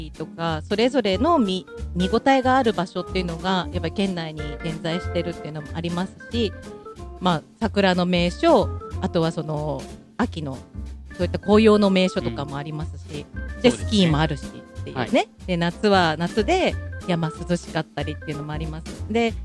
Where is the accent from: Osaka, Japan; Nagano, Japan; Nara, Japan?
Nagano, Japan; ただ私は長野県民みんな虫を食べれると思わないでどうしてもダメなんですよね。